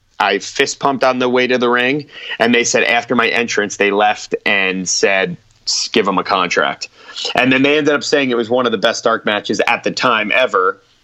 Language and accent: English; New Jersey, United States; And I am from Jersey in that area, so it came easy to me.